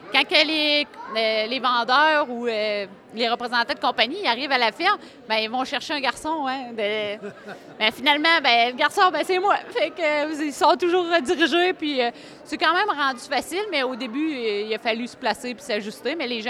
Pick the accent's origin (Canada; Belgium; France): Canada; Sainte-Florence, Quebec; Je viens de Sainte-Florence, dans la vallée de la Matapédia.